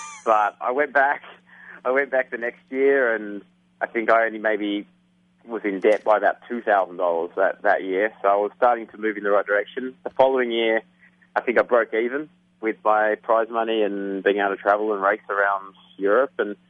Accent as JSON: {"language": "English", "region": "Tasmania", "country": "Australia", "said": "who's from my home state, Tasmania in Australia."}